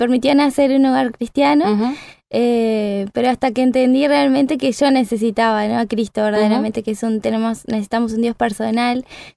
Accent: Tacuarembó, Uruguay; also born or lived in Rivera; nací en Tacuarembó, estuve hasta mis 10 años ahí. Después estuvimos en Rivera, también por unos cuantos años. Y estuvimos trabajando en pueblitos ahí en Minas de Corrales y Las Flores.

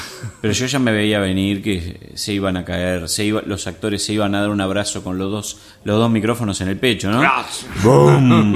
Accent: Uruguay; Nosotros, para ustedes, seguramente tenemos un acento muy raro. Bueno, somos uruguayos, con la eche bien fuerte.

